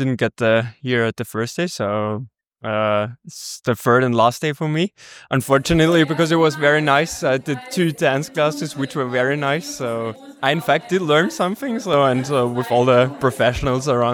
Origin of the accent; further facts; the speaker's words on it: Austria; No, I'm from Austria.